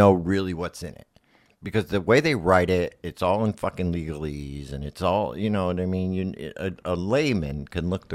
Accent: United States; because I'm an American and all that.

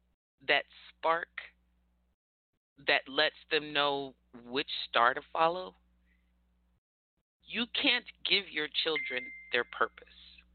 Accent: California, United States; I'm from California.

